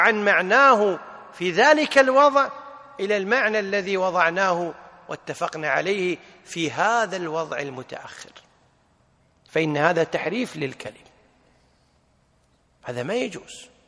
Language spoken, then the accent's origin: Arabic; Kuwait; حنا عندنا بالكويت